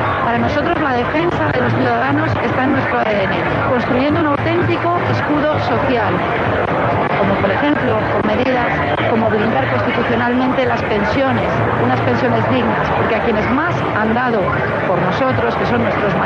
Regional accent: Valencian Community, Spain; yo como alicantina

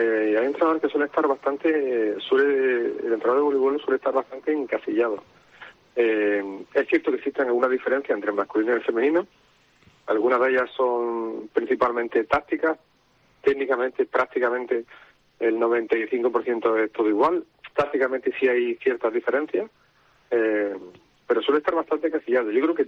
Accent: Almería, Andalusia, Spain; primero y en gran parte soy de Almería seguro

